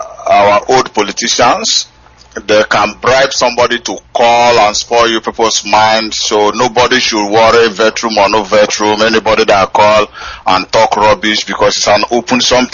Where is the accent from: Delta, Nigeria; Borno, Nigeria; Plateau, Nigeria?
Delta, Nigeria; Umunede; I'm from Umunede.